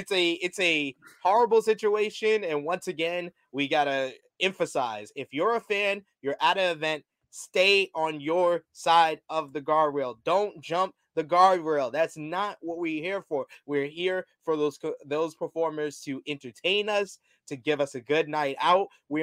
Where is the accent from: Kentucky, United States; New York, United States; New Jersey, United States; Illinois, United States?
New York, United States; Harlem; now in Bronx, United States; This is me. I'm from Harlem. I live in the Bronx now. I'll claim the Bronx.